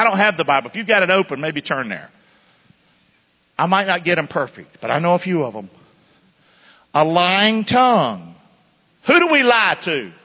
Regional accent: the South, United States; Growing up in the South, country boy, all that kind of stuff.

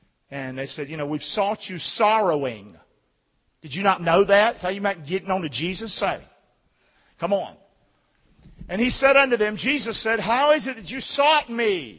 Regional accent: Rockingham, United States; Don't forget, I'm from Rockingham.

